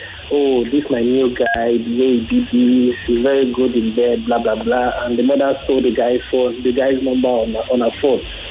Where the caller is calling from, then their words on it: Suriname; I'm calling from Suriname.